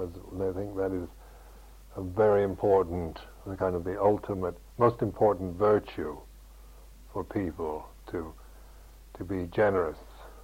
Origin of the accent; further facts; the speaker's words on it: United States; because being an American, of course, we don't bow to each other at all.